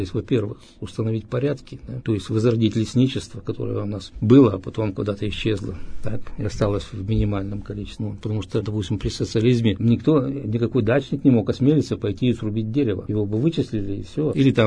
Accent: Russia; Один раз, когда я сказал из России

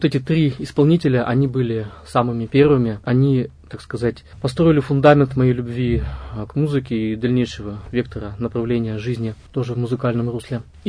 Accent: Yekaterinburg, Sverdlovsk Oblast, Russia; Родился я в Екатеринбурге, точнее еще в Свердловске, потому что год был тогда 87-й.

